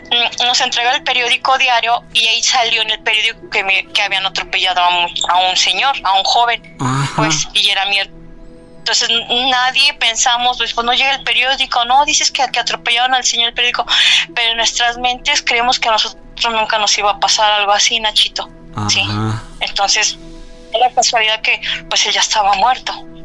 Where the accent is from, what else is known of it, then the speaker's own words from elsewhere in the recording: León, Guanajuato, Mexico; now in Silao, Mexico; Bueno, somos de León, pero yo ya vivo aquí en Silao.